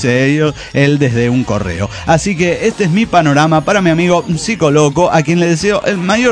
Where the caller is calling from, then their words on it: La Pampa, Argentina; de La Pampa.